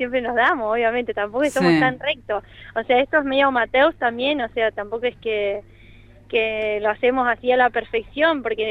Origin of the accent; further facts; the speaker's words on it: Choele Choel, Río Negro, Argentina; now in Bahía Blanca, Argentina; estoy corriendo acá en Bahía Blanca. Soy de Chuele Chuel